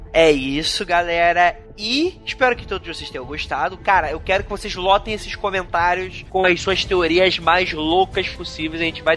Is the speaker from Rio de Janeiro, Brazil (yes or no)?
yes; Rio de Janeiro, Brazil; Sou carioca, não esquece disso.